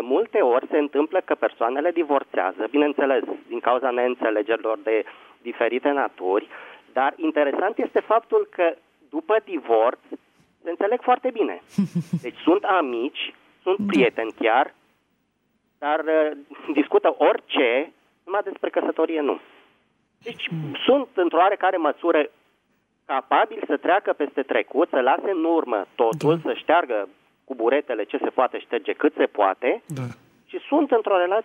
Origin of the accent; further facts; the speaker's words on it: Bucharest, Romania; sunt din București.